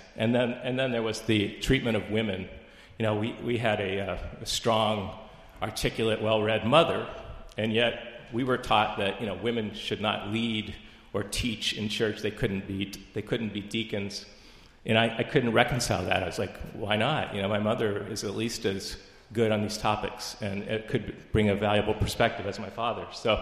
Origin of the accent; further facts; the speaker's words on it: Ohio, United States; and I used to tell people I was Southern Baptist, and they said, "Where are you from?" And I said, "Northern Ohio."